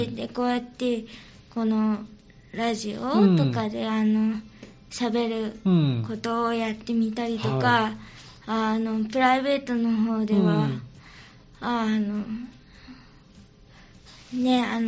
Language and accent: Japanese; Nishiwaki, Hyogo, Japan